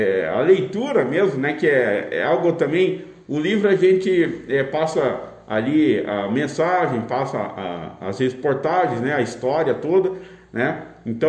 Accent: Curitiba, Paraná, Brazil; Sou de Curitiba, né? Tenho familiares aqui em Bandeirantes, né?

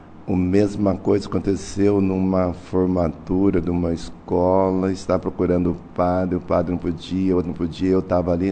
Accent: Jacarezinho, Paraná, Brazil; Eu sou de uma cidade de Jacarezinho. Lá tem muitos negros.

